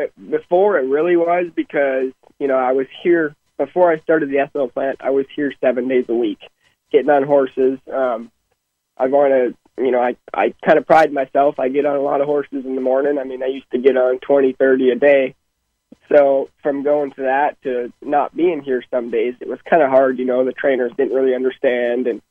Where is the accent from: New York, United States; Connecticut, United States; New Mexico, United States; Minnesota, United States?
Minnesota, United States; I grew up in Minnesota.